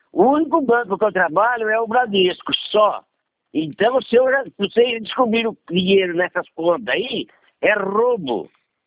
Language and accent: Portuguese; São Paulo, Brazil; Eu sou de Batão, menino. Estado de São Paulo. Perto de Araraquara eu sou.